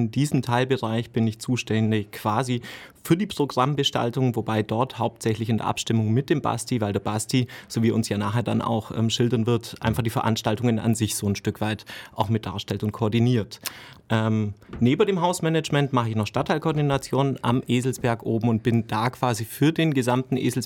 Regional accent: Baden-Württemberg, Germany; also born or lived in Neu-Ulm; Zugegebenermaßen bin ich permanent auf baden-württembergischer Gemarkung dann aufgewachsen. Zuerst in Grimmelfingen, dann in Göcklingen und jetzt wohne ich auch schon einige Jahre direkt in der Innenstadt.

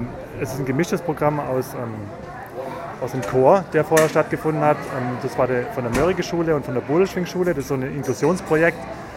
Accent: Neu-Ulm, Bavaria, Germany; Ja, ich komme aus Neu-Ulm.

